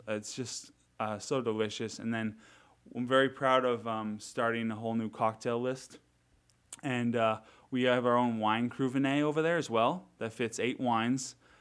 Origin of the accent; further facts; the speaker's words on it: Sandwich, Massachusetts, United States; Yeah, so I'm originally from Sandwich, Mass, Cape Cod.